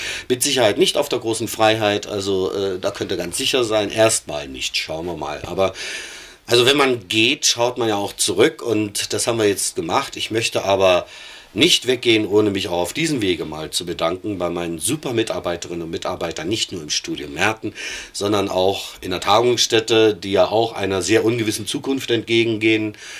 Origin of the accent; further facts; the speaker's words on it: Weiberberg, Harz, Germany; dass Weiberberg meine Heimat bleibt, ja, ich bin auch schon ganz viele Jahre aus dem Harz weg und empfinde das auch immer wieder, dass ich nach Hause fahre.